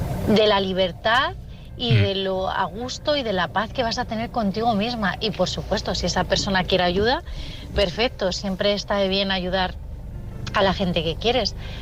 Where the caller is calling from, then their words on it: Madrid, Community of Madrid, Spain; de Madrid.